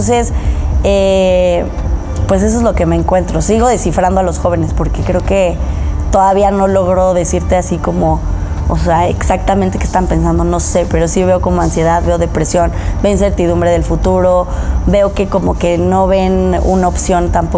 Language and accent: Spanish; Mexico City, Mexico; Y yo que soy chilanga, pues lo veo, aquí está imposible salirte de casa de tus papás